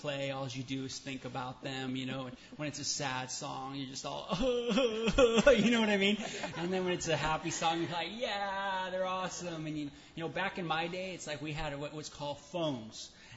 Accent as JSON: {"language": "English", "town": "North Hollywood", "region": "California", "country": "United States", "tie": "born or raised there", "said": "And growing up in North Hollywood, you're around brown all the time."}